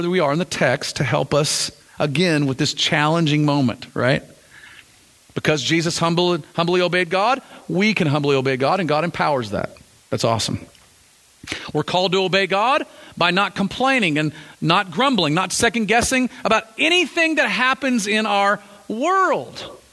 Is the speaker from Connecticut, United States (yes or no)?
no; Texas, United States; I'm a Texan, I pump my own gas, it's what we